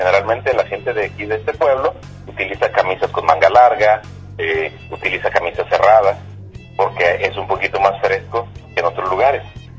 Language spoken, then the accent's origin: Spanish; Ciudad Guzmán, Jalisco, Mexico; Por ejemplo, aquí en mi pueblo, en Ciudad Guzmán, en Zapotlán el Grande